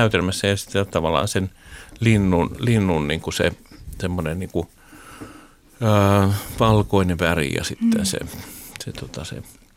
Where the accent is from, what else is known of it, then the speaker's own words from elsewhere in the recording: Pori, Satakunta, Finland; Mä muistan Porista tuolta, kun mä oon sieltä Meriporista kotoisin.